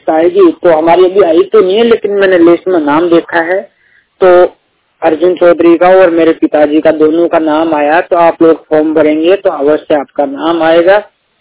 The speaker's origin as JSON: {"language": "Hindi", "region": "Rajasthan", "country": "India", "said": "राजस्थान अजमेर जिले से हूँ। ग्रामीण क्षेत्र का रहने वाला हूँ"}